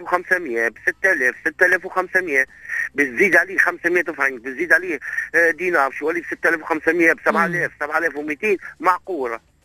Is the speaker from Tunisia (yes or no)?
yes; Tunisia; رانا عندنا في تونس ما يكفي من انتاج كلك سوا في الغلال ولا في الخضر